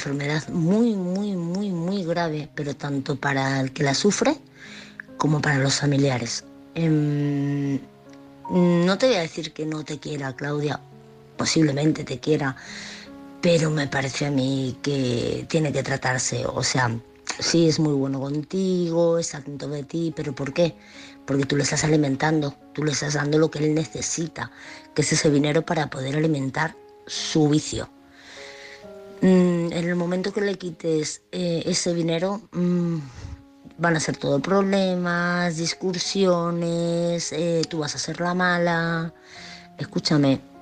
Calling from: Madrid, Community of Madrid, Spain; corresponsal de Madrid.

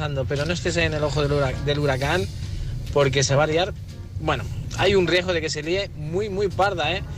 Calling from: Socuéllamos, Castilla-La Mancha, Spain; de Socuellamos

